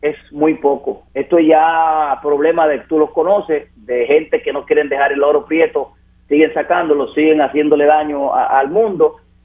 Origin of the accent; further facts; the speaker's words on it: Puerto Rico; moved away; cuando regreso, soy ya ciudadano americano, pero cuando regreso a Puerto Rico, lo único que hago es abrazar a la gente que me dio un cariño.